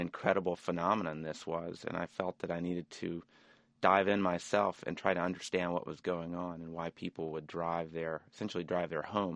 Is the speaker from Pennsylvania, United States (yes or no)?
no; Birmingham, Alabama, United States; born or raised there; now in New York, United States